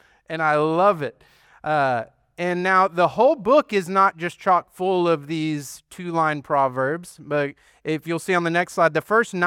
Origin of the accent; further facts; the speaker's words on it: Aledo, United States; I grew up in Aledo. We had a couple of acres, and throughout the years, we had various crops and livestock.